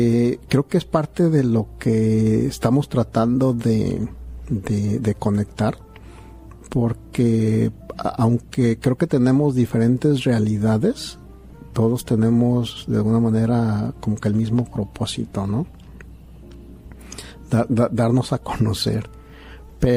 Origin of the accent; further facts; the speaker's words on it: Mexico; Yo soy mexicano y nos defendemos como mexicanos, ¿no?